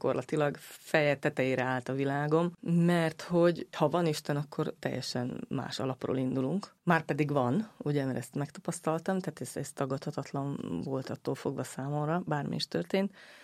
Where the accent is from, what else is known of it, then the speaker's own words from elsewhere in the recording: Arad, Arad County, Romania; Én ugye aradi vagyok.